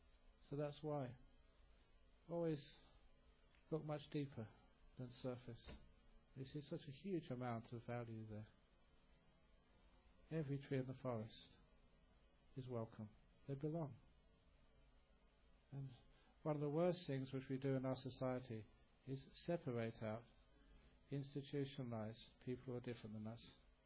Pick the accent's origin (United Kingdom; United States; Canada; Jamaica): United Kingdom; England; it took a while to as an English person and in the 60s, to accept being hugged by another man.